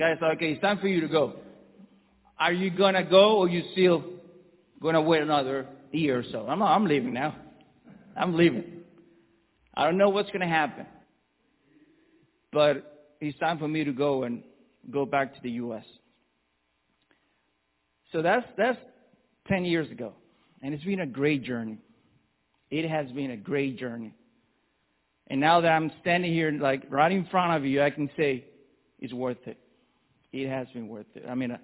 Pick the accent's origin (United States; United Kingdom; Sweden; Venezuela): Venezuela; moved away; I'm from Venezuela. And my journey, so I left my country 10 years ago with my family.